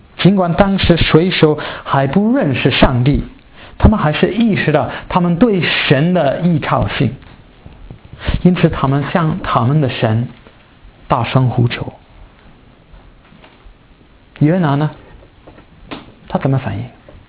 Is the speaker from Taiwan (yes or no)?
no; United Kingdom; Chinese is a second language; 我们英国人绝对不行了。